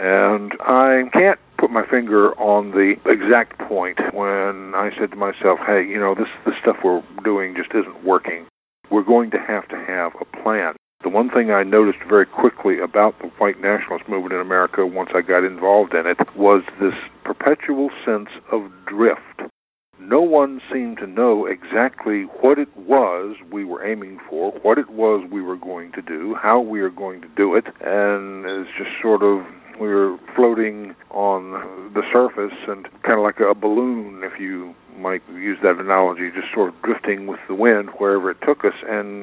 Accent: North Carolina, United States; Well, I was born in North Carolina, grew up there

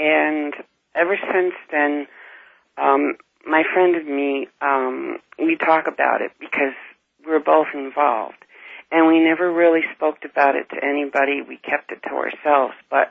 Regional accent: Westfield, Massachusetts, United States; Yes. I'm from Westfield, Massachusetts.

